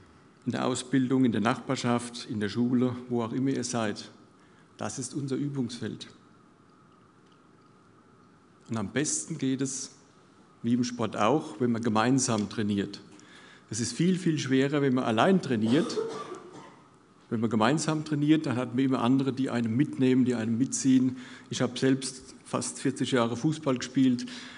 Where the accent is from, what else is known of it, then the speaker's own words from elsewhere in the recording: Gronau, Germany; Und als ich dann in den Jugendkreis gekommen bin bei uns in Gronau